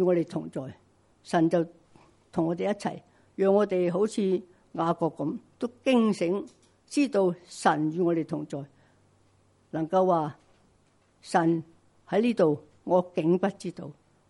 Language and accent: Cantonese; Hong Kong; 作为香港人都有责任做一啲嘢